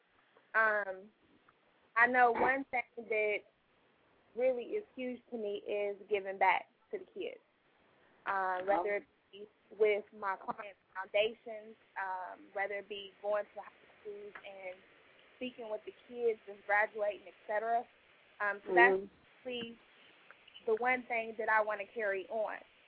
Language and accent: English; Ohio, United States; now in Atlanta, United States; I've only been in Atlanta for 4.5 years. I'm from Ohio